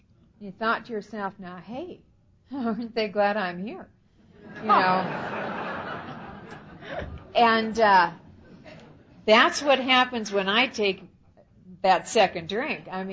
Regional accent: Midwest, United States; I was raised in the Midwest and is about a middle America apple pie environment as you can get.

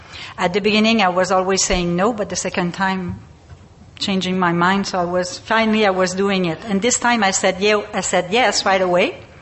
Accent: Quebec, Canada; I was born and raised in Quebec.

